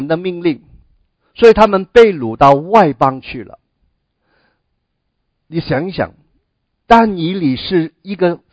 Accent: China; now in abroad; 特别我们中国人啊，我们也是身在异邦啊，我们也不是在自己的国家、自己的同胞的生活的圈子的里面啊。

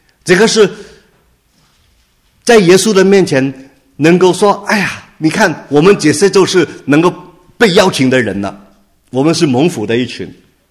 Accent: China; 我们中国人可能在这方面可能真的要花点时间去学习啊

